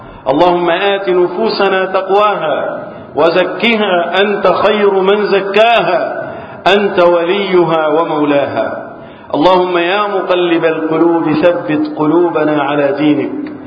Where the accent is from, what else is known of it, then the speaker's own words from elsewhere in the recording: Egypt; اللهم احفظ بلدنا مصر وسائر بلاد المسلمين من الفتن.